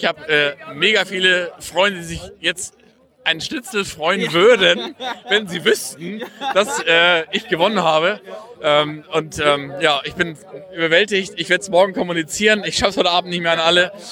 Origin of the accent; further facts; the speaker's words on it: Hamburg, Germany; born there; now in Munich, Germany; Ich bin in Hamburg geboren und habe meine Familie in Hamburg, meine Schwester lebt da, meine Familie lebt da.